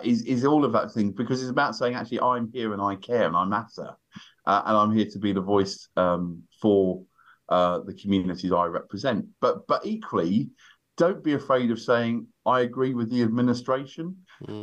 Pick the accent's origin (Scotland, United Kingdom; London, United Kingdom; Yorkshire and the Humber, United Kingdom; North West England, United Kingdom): London, United Kingdom; Islington; born there; I was born in Islington, but I was born in London.